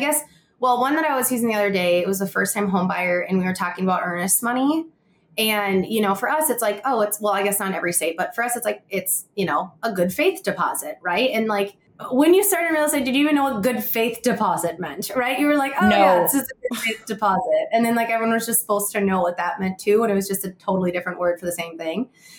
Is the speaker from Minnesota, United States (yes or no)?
yes; Minnesota, United States; accent: Minnesota; Like my Minnesota accent, it comes out. I know it does, right?